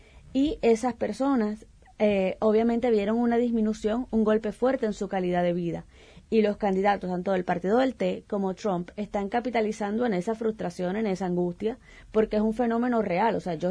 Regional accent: Puerto Rico; yo soy puertorriqueña, en mi país dirían que le rieron mucho la gracia

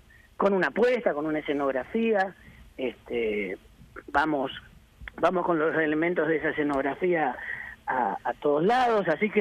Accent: Rosario, Santa Fe, Argentina; los rosarinos tenemos como cierta características personales similares

